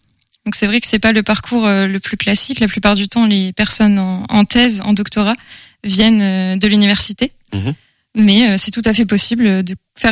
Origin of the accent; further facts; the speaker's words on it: Hauts-de-France, France; now in Angers, France; Dans la vie, j'aime le théâtre, le piano, l'aquarelle. Donc, j'habite à Angers. Mais je viens de Picardie, un petit village à la campagne.